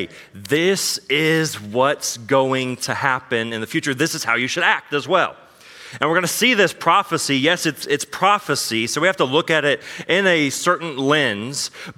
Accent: Dewey, Oklahoma, United States; also born or lived in Florida; I moved from Florida, originally from Oklahoma, a little town called Dewey, Oklahoma. Grew up there my whole life

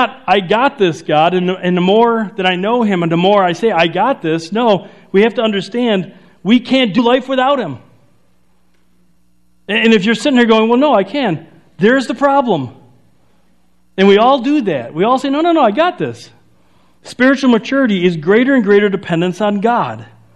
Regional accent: Chicago, Illinois, United States; I was raised in Chicago.

